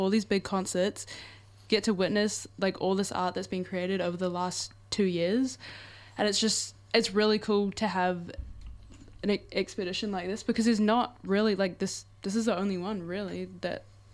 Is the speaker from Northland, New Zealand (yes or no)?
yes; Mangawhai, Northland, New Zealand; I'm from Mungify